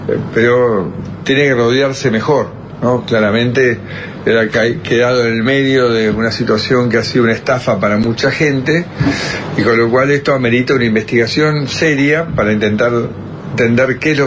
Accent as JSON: {"language": "Spanish", "country": "Argentina", "said": "porque como argentino preferiría yo primero saber por qué sucedió esto"}